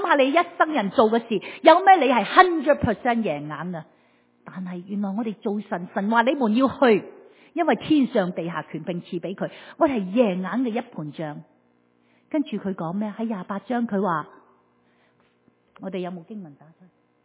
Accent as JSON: {"language": "Chinese", "country": "Hong Kong", "tie": "born or raised there", "also_born_or_lived": "United States", "said": "我在香港长大，我在美国读书"}